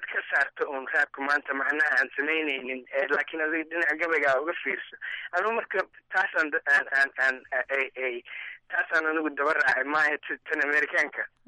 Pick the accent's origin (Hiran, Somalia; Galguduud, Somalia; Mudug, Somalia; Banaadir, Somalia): Banaadir, Somalia; Mogadishu; waa ku dhashay Muqdisho aan ku koray